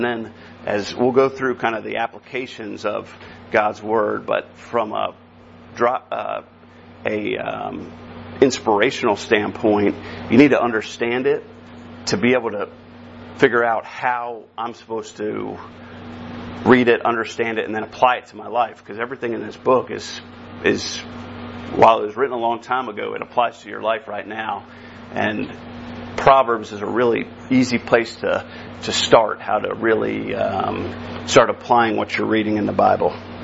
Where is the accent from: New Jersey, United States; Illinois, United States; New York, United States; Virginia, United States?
New Jersey, United States; I grew up in New Jersey. And in the Northeast, there's a lot of religion.